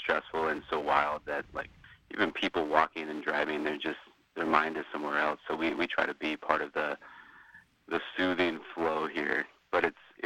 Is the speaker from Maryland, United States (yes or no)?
no; Redding, California, United States; So I went to college up here back in 2007. I'm originally from Reading.